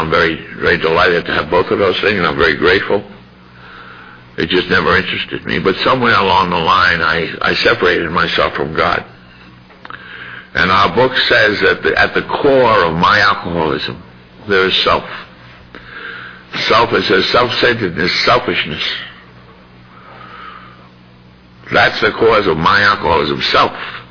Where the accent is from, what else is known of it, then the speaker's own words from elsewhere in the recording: Bronx, New York, United States; I grew up in the South Bronx in the Depression, and I didn't have time for niceties.